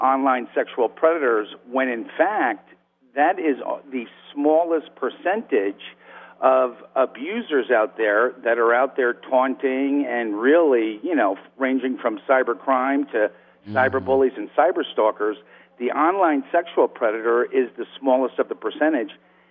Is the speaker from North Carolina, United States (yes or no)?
no; New York, United States; I'm from the Hudson Valley, actually in Dutchess County, just south of Vassar College.